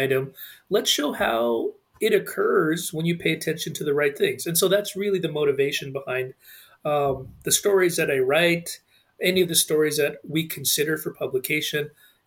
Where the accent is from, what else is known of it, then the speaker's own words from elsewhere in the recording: Winnipeg, Manitoba, Canada; So I was born in Winnipeg, Manitoba. And so if you head up straight north of Sioux Falls, 8 hours or so, you get to it.